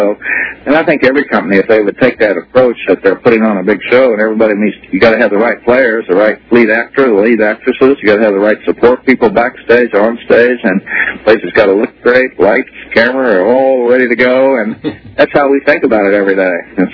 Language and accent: English; Oklahoma, United States; And I grew up in Oklahoma. It's kind of everybody's pretty authentic down there, and I just have a style.